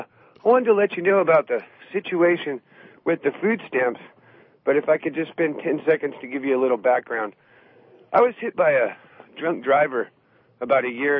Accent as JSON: {"language": "English", "region": "California", "country": "United States", "tie": "born or raised there", "said": "I grew up in California. I had big hair, big green hair in the 80s"}